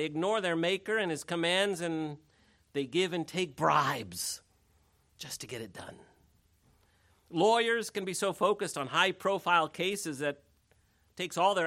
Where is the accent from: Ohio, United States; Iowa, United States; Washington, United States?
Iowa, United States; the home that I grew up in Iowa.